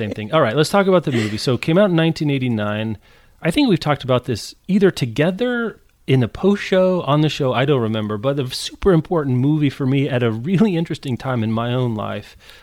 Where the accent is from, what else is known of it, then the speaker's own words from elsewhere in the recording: Midwest, United States; Rebecca, we're from the Midwest. What do you think?